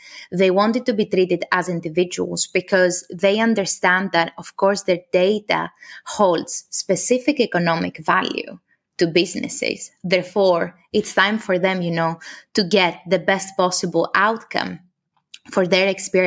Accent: Greece; now in London, United Kingdom; Originally, I come from Greece. I moved to London around 6 years ago

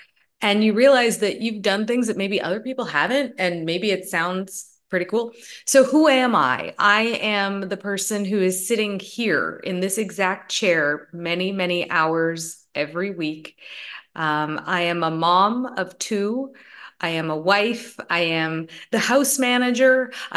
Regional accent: Canada; also born or lived in United States; now in Los Angeles, United States; I grew up in Canada, but I've always been American. I was born in America, the only one in my family. And so as soon as I could, I ran away

